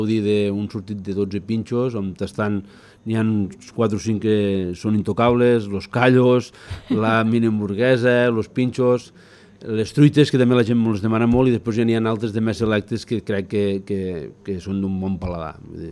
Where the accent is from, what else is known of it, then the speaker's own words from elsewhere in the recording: Ginestar, Catalonia, Spain; Jo que sóc molt de Ginestar i molt bandero